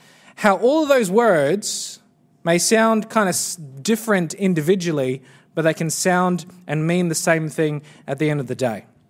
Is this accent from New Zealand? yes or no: yes; New Zealand; but because I'm from New Zealand, it's not iconic to me, right?